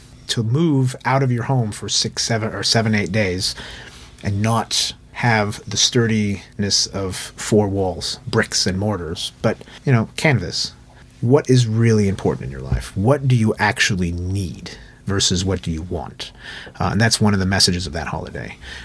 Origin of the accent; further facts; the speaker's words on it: Los Angeles, California, United States; Now, if you're living in Israel, or where I grew up in Los Angeles, it's a lot easier to do that sort of thing.